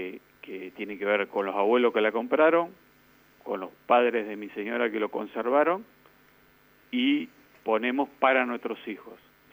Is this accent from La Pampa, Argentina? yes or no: yes; General Pico, La Pampa, Argentina; yo soy nativo de General Pico